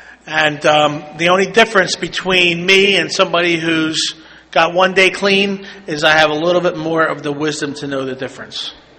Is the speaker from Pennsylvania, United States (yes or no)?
yes; Philadelphia, Pennsylvania, United States; Figured they would get somebody local. I'm from Philly area.